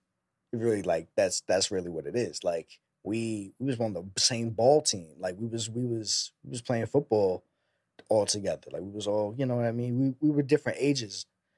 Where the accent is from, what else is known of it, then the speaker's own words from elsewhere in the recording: Staten Island, New York, United States; we're from Staten Island. So it's like sampling as well is in the DNA of Staten Island